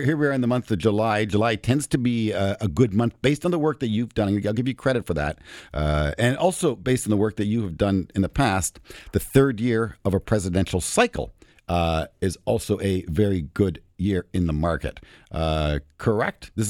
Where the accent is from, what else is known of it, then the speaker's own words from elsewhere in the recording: Canada; I'm going to call them the Group of Seven, being a Canadian that I am, eh?